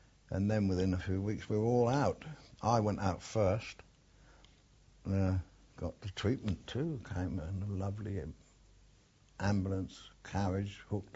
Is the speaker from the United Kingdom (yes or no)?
yes; England, United Kingdom; and I'm very English, and I'm not really a party bloke.